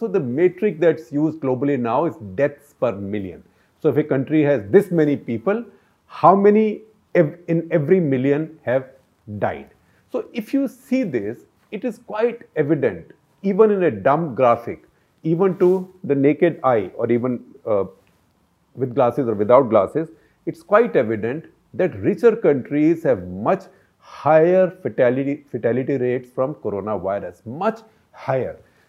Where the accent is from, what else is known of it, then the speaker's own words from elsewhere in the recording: India; because I am Indian, I am letting my patriotism, nationalism, bias overshadow my judgment.